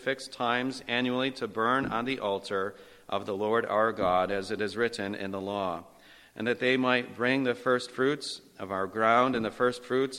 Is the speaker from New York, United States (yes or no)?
yes; Whitesboro, New York, United States; Just a little bit of background from where I'm from. Like I said, we're from Whitesboro, New York. That's central New York.